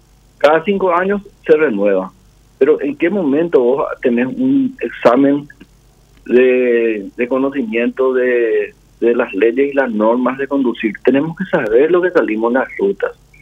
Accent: Paraguay; No es solamente la atención en sí lo que nos preocupa como ciudadanos paraguayos.

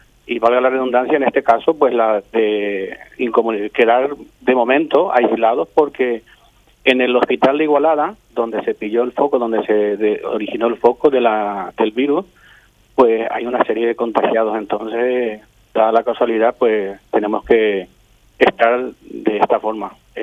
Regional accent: Asunción, Paraguay; now in Spain; soy de Barrio Obrero, oriundo de Barrio Obrero. He trabajado en el Canal 13 como camarógrafo, estuve mucho tiempo ahí. Estoy aquí en España hace 16 años.

